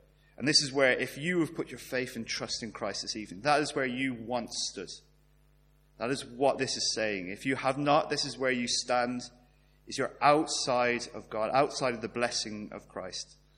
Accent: Ireland; Most of you know I'm an Irishman and a pretty proud Irishman.

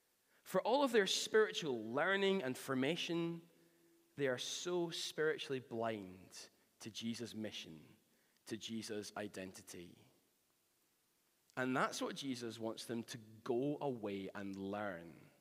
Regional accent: Glasgow, Scotland, United Kingdom; given that I grew up in Glasgow, of all places.

